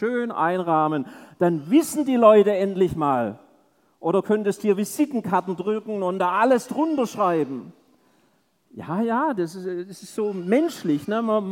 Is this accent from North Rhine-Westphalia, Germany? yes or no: no; Stuttgart, Baden-Württemberg, Germany; Also ich bin ja Schwabe, ne? Und bin in Stuttgart groß geworden